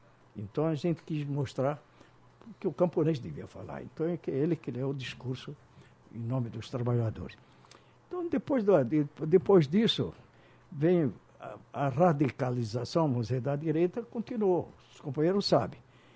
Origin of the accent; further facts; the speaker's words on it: São Paulo, Brazil; Eu, como paulista, a gente sempre cumpre o horário.